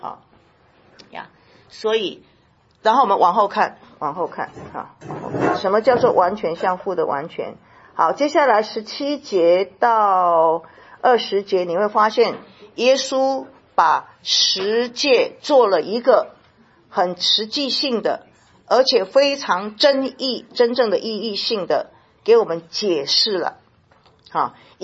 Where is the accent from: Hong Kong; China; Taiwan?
Taiwan; now in United States; 我刚进到美国的时候，我就发现哇，跟我们台湾人完全不一样，美国人跟我台湾人不一样